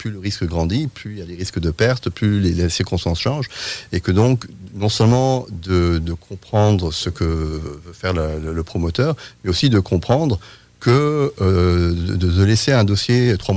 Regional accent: France; je suis britannique, mais j'ai grandi en France. Donc, je comprends un peu le côté latin. Et puis, bien de parenté, je suis britannique.

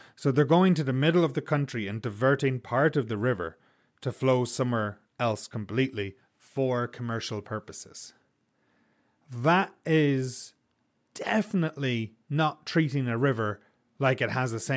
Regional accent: Ireland; I try to think about places in my home country that could benefit from something like this. For instance, there's a river in Ireland called the Shannon.

